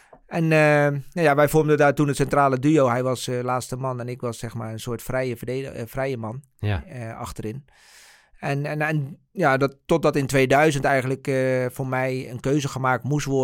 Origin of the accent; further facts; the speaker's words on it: The Hague, South Holland, Netherlands; In het Haagse. Ik ben van origine een Haagse jongen.